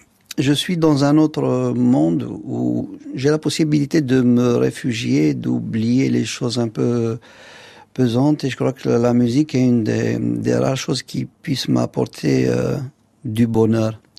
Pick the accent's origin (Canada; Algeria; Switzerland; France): Algeria; Kabylie; Vous savez, je suis kabyle